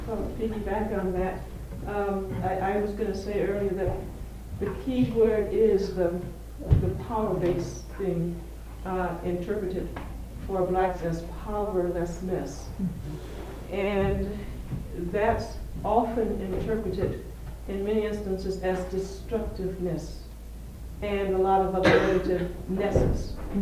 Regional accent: the South, United States; I came from the South. I lived through Jim Crow.

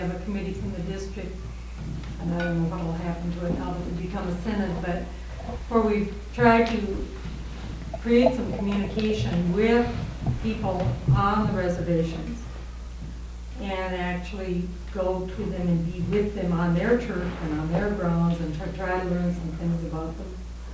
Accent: Sioux Falls, South Dakota, United States; I'm from Sioux Falls, South Dakota, and of course Native Americans are the largest minority there.

